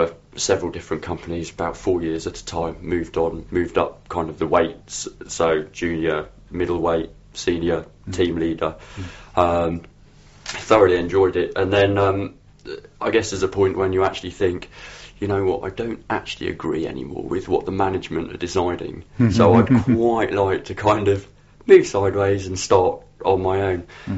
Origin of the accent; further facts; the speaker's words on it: Derby, East Midlands, United Kingdom; also born or lived in Newcastle; I was at uni in Newcastle. I grew up in Derby, which is why I actually say Bath and Grass properly. That's it. But it is now quite tinged with the southern kind of thing, but I've kept my short A's, I'm pleased to say.